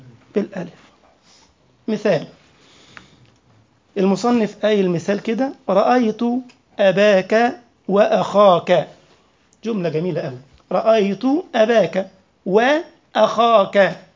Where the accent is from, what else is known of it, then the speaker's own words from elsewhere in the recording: Egypt; عندنا في مصر ما قبلك اقول لك عامل ايه